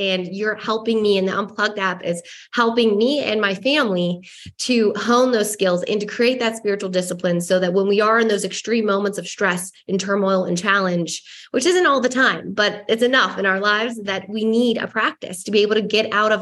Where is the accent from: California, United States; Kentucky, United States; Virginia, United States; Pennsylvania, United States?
Pennsylvania, United States; Pittsburgh; So I'm from Pittsburgh, PA.